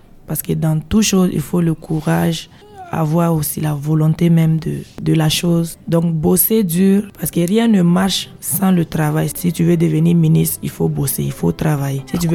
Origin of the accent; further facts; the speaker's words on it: Niangoloko, Cascades, Burkina Faso; Je suis de Niangoloko. Mes parents sont à Niangoloko.